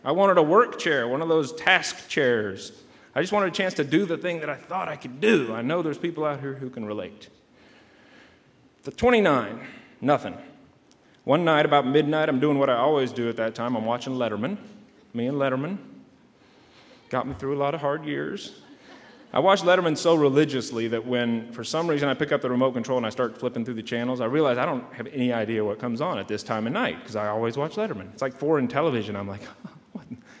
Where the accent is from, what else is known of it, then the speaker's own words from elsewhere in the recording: Texas, United States; I told you I grew up in Texas.